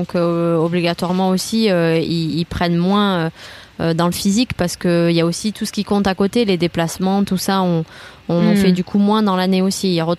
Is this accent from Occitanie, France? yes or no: yes; Toulouse, Occitanie, France; je suis originaire de Toulouse.